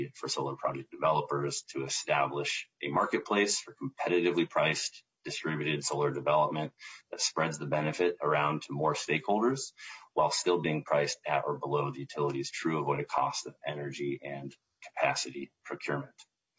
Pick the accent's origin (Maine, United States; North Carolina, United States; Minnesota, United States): Minnesota, United States; Plymouth; also born or lived in California; I grew up in Plymouth, Minnesota, graduated from the University of Minnesota, and spent about 9 years developing solar projects out in California before relocating back home in 2014.